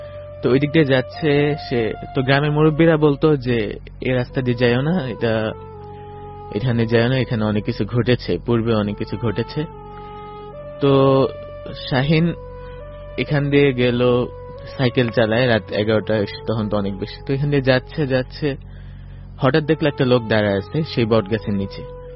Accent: Ramganj, Chittagong Division, Bangladesh; আমার বাড়ি হচ্ছে লক্ষ্মীপুর জেলার রামগঞ্জ উপজেলায়।

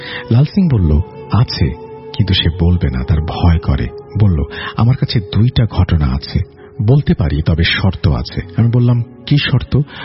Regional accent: Bangladesh; আচ্ছা যাই হোক, আমার বাড়ি বাংলাদেশে, তোমার বাড়ি নেপালে কোথায়?

